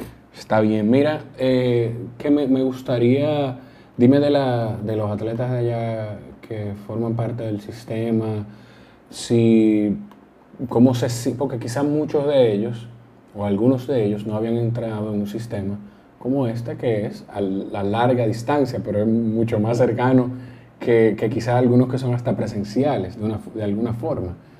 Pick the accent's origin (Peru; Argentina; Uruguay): Peru; Lima; Eso fue en Lima, estuvieron en mi tierra.